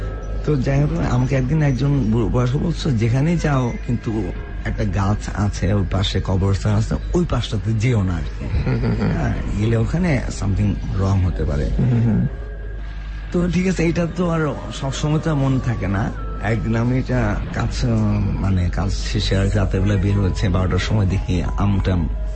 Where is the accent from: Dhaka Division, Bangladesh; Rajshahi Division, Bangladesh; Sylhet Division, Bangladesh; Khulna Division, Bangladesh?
Dhaka Division, Bangladesh; Dhaka; সারা জীবন ঢাকায় বড় হয়েছি, ঢাকায় এসেছি